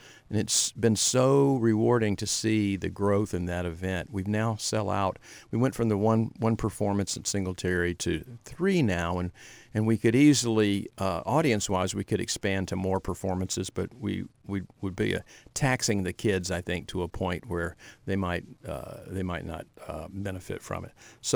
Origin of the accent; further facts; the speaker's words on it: Atlanta, Georgia, United States; Well, so that in the big picture, growing up in Atlanta, I would first have to say Robert Shaw